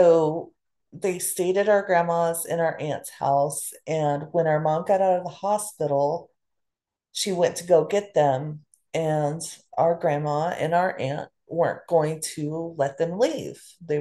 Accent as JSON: {"language": "English", "town": "Killeen", "region": "Texas", "country": "United States", "tie": "born or raised there", "said": "We grew up in Killeen, Texas. Our mom was a single mother when we were really little."}